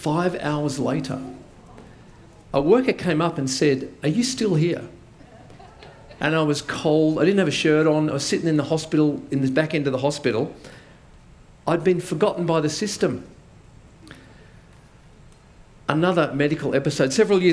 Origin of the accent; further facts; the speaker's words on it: New South Wales, Australia; I grew up in New South Wales. Now for me, as a kid, that meant playing rugby league.